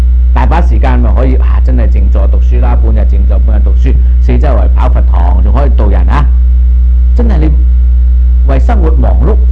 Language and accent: Cantonese; China; 我們中國人計一年舊歷年的開始呢，以氣節計的